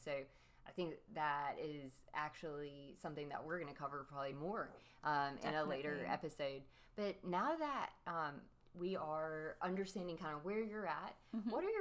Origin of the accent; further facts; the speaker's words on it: Sumter, South Carolina, United States; now in Charleston, United States; I am originally from Sumter, South Carolina, which is about an hour and 45 minutes from where I live now in Charleston.